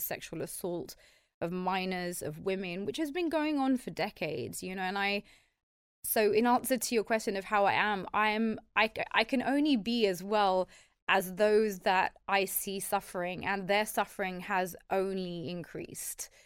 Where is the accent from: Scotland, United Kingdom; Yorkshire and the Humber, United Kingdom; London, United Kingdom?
London, United Kingdom; I'm French and Irish in terms of my ancestry, but I was born in Camden here in the UK, in London. I'm a Londoner through and through. London has shaped me.